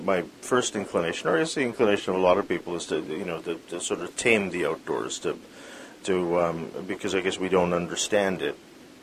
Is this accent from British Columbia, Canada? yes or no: yes; Vancouver, British Columbia, Canada; now in Nelson, Canada; I grew up in Vancouver, and unfortunately, it's a city, and so I'm not used to being outdoors as much as one should.